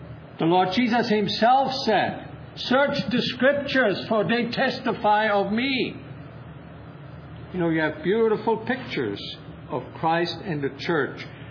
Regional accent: Germany; moved away as an adult; now in United States; I'm so thankful that we immigrated to the United States in 1953. I grew up in Germany. Fortunately, I wasn't old enough to have to serve. I was 15 when the war ended.

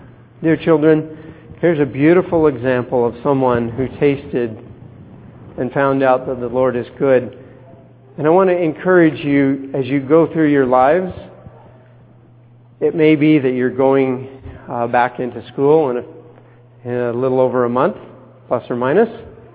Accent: Tacoma, Washington, United States; You know, I grew up in Tacoma

